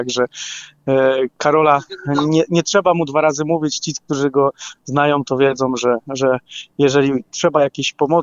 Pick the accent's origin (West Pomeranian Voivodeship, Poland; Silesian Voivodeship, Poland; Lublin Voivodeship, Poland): Silesian Voivodeship, Poland; Krzepice; my z Krzepic